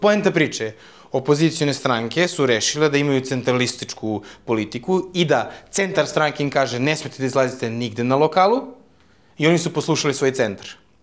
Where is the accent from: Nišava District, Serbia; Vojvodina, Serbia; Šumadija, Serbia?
Nišava District, Serbia; Niš; ja kao Nišlija